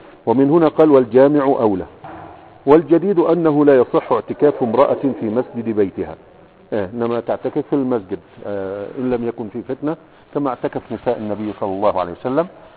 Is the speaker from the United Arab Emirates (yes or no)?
no; Egypt; زي عندنا في مصر البدوي والغيرها